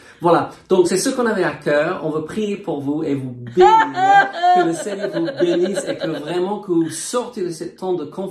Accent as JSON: {"language": "French", "country": "France", "said": "nous venons de la France"}